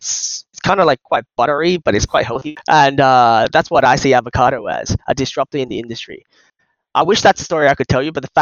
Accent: Australia; But I'm originally from Australia.

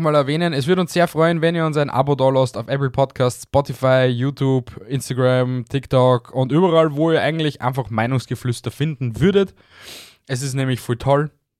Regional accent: Austria; Bei uns in Österreich schreibt man einfach

